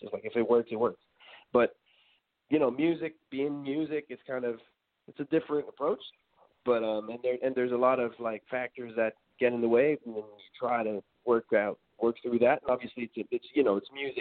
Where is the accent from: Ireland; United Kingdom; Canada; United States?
Canada; I figured, like, I'm Canadian